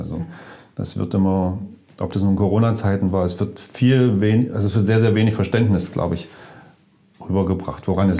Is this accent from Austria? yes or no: no; Dessau, Saxony-Anhalt, Germany; born there; also born or lived in Bad Düben; Also ich komme, eigentlich bin ich geboren in Sachsen-Anhalt. Ich bin in Dessau geboren.